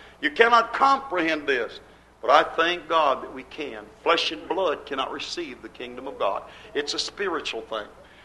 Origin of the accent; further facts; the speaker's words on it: United States; I say our president because I'm an American, that is, as by birth, I'm here in America